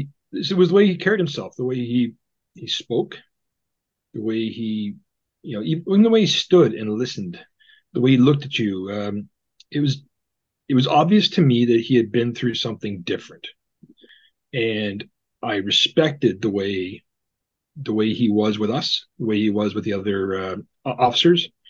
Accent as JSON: {"language": "English", "town": "Grafton", "region": "Ontario", "country": "Canada", "tie": "born or raised there", "said": "Yeah, I grew up in Grafton. I really, really love it there."}